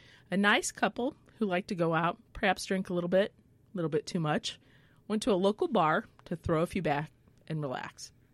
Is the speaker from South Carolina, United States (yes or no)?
yes; Gaffney, South Carolina, United States; accent: South Carolina; It's late 1960s in Gaffney, South Carolina. Mm-hmm. There's my accent.